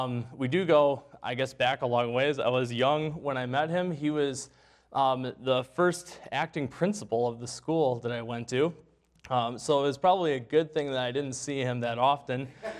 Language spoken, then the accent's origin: English; Wisconsin, United States; I'm from Wisconsin and our football team is just a lot better up there.